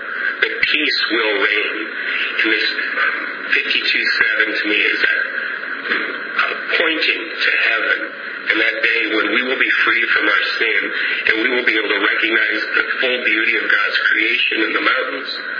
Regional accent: Midwest, United States; I grew up in the Midwest and we had nice green lawns

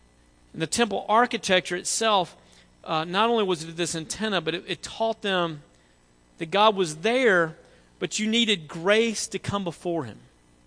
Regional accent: Tennessee, United States; I grew up in West Tennessee

